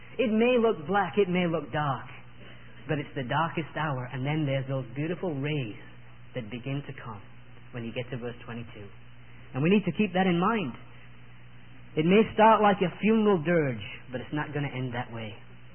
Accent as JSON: {"language": "English", "region": "Yorkshire and the Humber", "country": "United Kingdom", "accent": "Yorkshire", "said": "I'm not sure that with my Yorkshire accent I'm going to pronounce this correctly"}